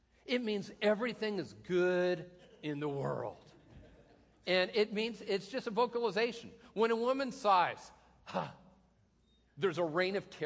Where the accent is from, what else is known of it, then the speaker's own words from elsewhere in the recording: Tacoma, Washington, United States; I am from Tacoma.